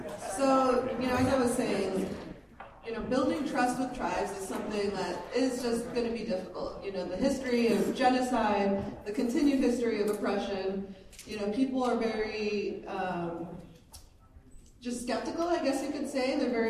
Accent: Tucson, Arizona, United States; There's only two federally recognized tribes in Tucson. And, you know, I grew up there, and that's my hometown

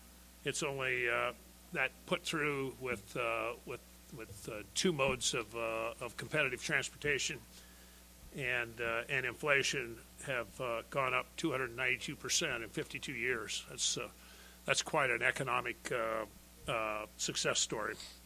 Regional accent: Lewiston, Idaho, United States; I grew up in the Lewiston area, and I can remember early grade school down in the Snake River between Lewiston and Clarkston.

